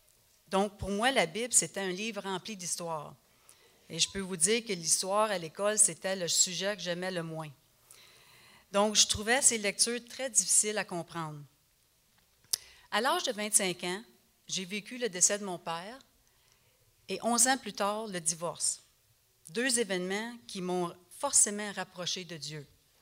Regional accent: Montreal, Quebec, Canada; born there; Je suis née à Montréal à l'âge de 2 semaines seulement et j'ai été adoptée par un couple qui ne pouvait pas avoir d'enfants.

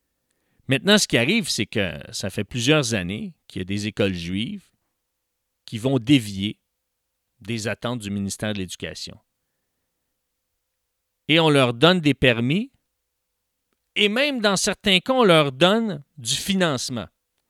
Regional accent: Quebec, Canada; Plus près, chez nous, au Québec

